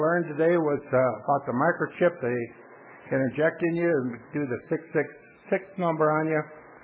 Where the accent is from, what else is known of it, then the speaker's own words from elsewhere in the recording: Houston, Texas, United States; from Houston, Texas.